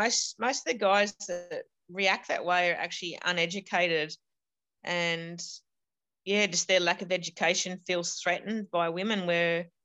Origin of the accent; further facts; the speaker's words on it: Bondi, New South Wales, Australia; I grew up in Bondi where it was pretty tough, and had three brothers